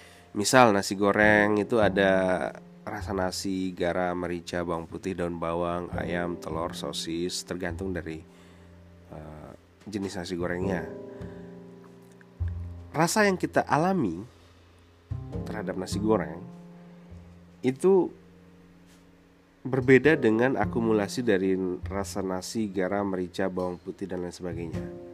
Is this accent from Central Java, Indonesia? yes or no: no; West Nusa Tenggara, Indonesia; saya orang Lombok yang berkebutuhan untuk tahu jati diri saya